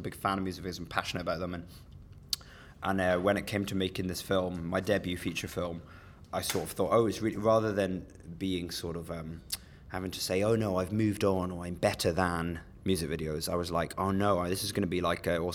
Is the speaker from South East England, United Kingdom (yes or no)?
no; Edinburgh, Scotland, United Kingdom; now in London, United Kingdom; But I'm born and bred Edinburgh, Scotland.